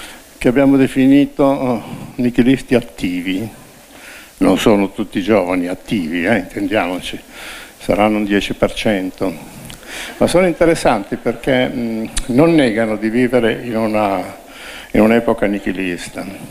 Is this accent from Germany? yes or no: no; Greece; Italian is a second language; io che cristiano non sono perché sono greco